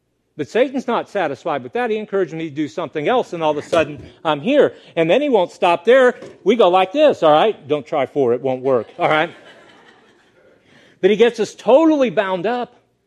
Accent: Texas, United States; just warning, y'all's going to come out of my mouth. I'm from Texas.

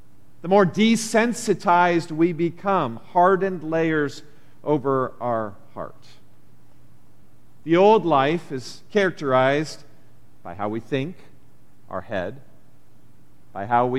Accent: Iowa, United States; I grew up in Iowa.

